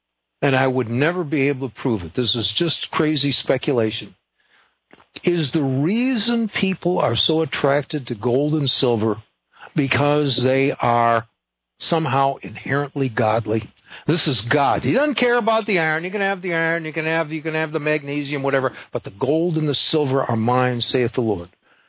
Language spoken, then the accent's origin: English; Texas, United States; from Texas, here with Melody from Pennsylvania, East Coast.